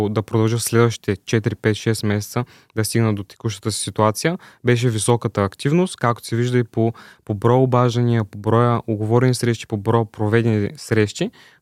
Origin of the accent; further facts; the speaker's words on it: Kazanlak, Stara Zagora Province, Bulgaria; От град Казанлък съм, на 19 години съм